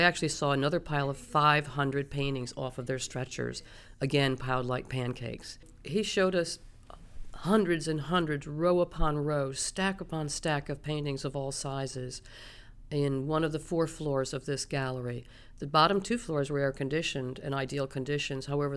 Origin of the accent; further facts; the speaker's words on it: New York, United States; from Skeny Atlas, New York.